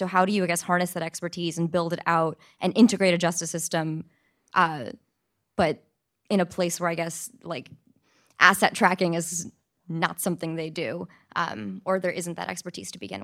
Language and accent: English; Armenia; I'm Armenian, so I see this, I guess, through a different lens